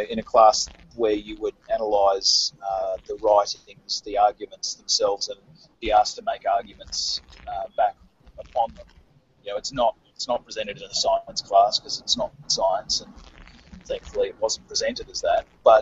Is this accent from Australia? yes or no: yes; Queensland, Australia; they exist in my home state of Queensland